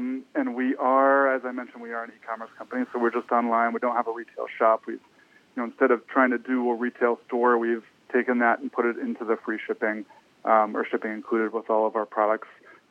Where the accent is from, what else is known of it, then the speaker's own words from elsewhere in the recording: Pennsylvania, United States; moved away as an adult; also born or lived in Michigan; now in Alaska, United States; I grew up in Southeast Pennsylvania and Central Michigan.